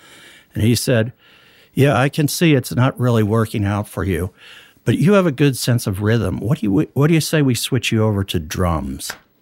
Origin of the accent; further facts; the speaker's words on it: Pittsburgh, Pennsylvania, United States; also born or lived in Kentucky; Well, I'm originally from Kentucky, but during my formative years, we moved to Pittsburgh, Pennsylvania, which is where my father was from.